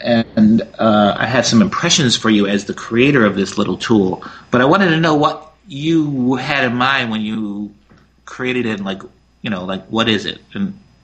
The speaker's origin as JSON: {"language": "English", "town": "Buffalo", "region": "New York", "country": "United States", "tie": "born or raised there", "said": "But I didn't grow up in New York. I just knew about WABC from way over in Buffalo."}